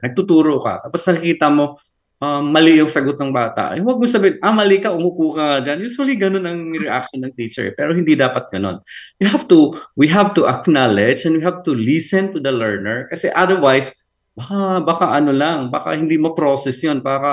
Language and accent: Tagalog; Leyte, Philippines; first language Cebuano; Tagalog is a second language; Mahirap because my first language is Cebuano, you know, my Cebuano. I'm from Leyte, so...